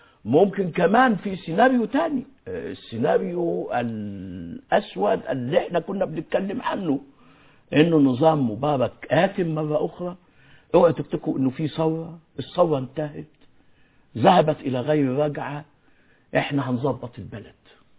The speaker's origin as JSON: {"language": "Arabic", "country": "Egypt"}